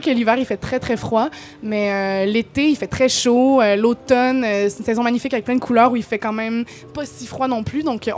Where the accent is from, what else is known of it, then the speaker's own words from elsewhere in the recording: Montreal, Quebec, Canada; born there; Non, je suis née à Montréal.